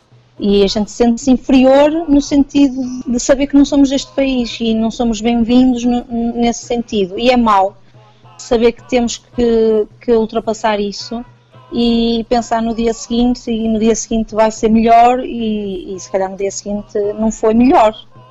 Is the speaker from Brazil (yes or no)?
no; Portugal; now in London, United Kingdom; porque eles até gostam muito de nós, como portugueses, porque nós estamos enrascados a fazer tudo. Porque no nosso país também nos educam para isso